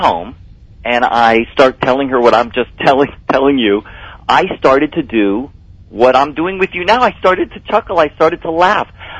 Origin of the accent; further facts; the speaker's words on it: North Miami Beach, Florida, United States; Born and raised in North Miami Beach, Florida. I'm a native Floridian.